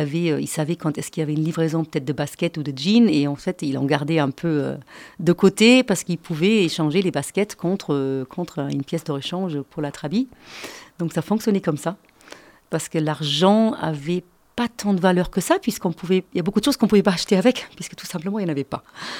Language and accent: French; Berlin, Germany; j'ai grandi à Berlin-Est et j'avais 18 ans quand le mur est tombé.